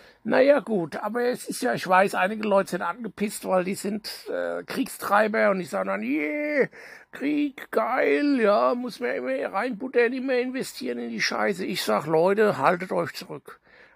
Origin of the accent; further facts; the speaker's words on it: Hesse, Germany; born there; accent: Hessian; now in Ruhr area, Germany; ich bin ja jetzt im Ruhrpott unterwegs, ja, aber ich bin ja gebürtiger Hesse. Also, hört man kaum, ich habe nur so ganz leichte Akzent, aber so ein bisschen hört man es schon, ne.